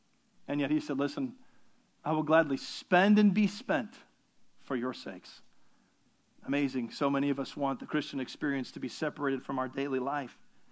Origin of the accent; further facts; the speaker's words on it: Philippines; being Filipino, I've always kind of been drawn to Filipinos. Filipinos rule.